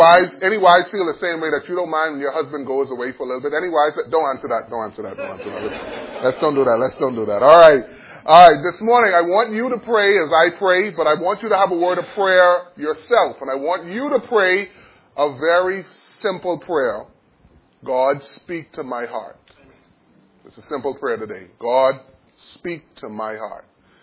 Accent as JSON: {"language": "English", "town": "Nassau", "region": "New Providence", "country": "Bahamas", "said": "so I am from Nassau, Bahamas."}